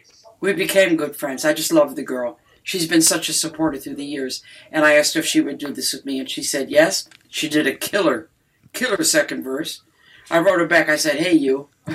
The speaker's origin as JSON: {"language": "English", "town": "Detroit", "region": "Michigan", "country": "United States", "tie": "born or raised there", "said": "And when you listen to that song, it really is Detroit."}